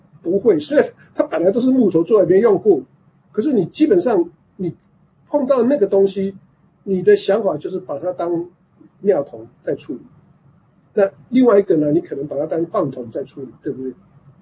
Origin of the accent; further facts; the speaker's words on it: Taiwan; 所以我们台湾人在选举的时候就用菜图啊